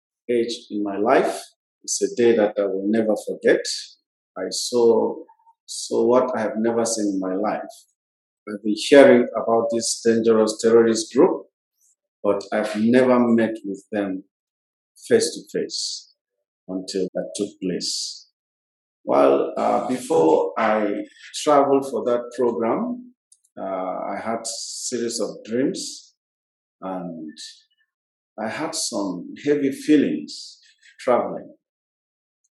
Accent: Plateau, Nigeria; I come from Plateau State, Nigeria. I've been a pastor with the Church of Christ in Nations, Kokin.

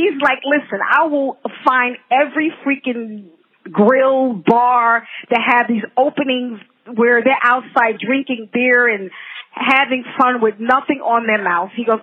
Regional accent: New York, United States; Because, you know, being a New Yorker, girl, listen to me.

